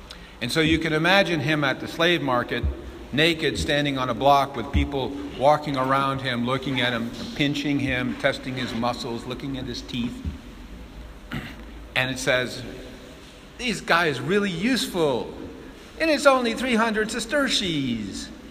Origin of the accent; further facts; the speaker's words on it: France; also born or lived in United States; And being French, also as an American, I can't say that the French didn't do it either